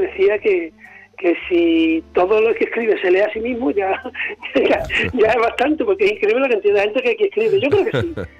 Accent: Chiclana de la Frontera, Andalusia, Spain; now in San Fernando, Spain; yo no soy de aquí, yo soy de Chiclana, y los 10 años que llevo viviendo en San Fernando

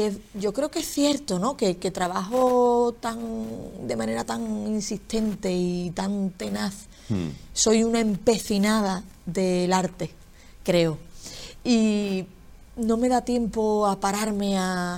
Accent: San Fernando, Andalusia, Spain; estar en mi tierra y crear mi propio producto desde Andalucía y desde San Fernando, concretamente, genera mucho vértigo.

